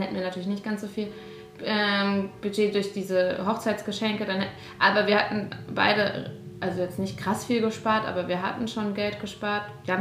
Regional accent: Germany; also wir sind ja aus Deutschland

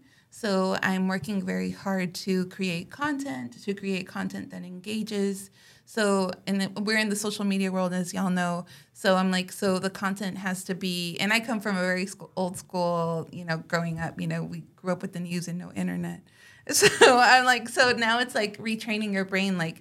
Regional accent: Irving, Texas, United States; since I grew up in Irving

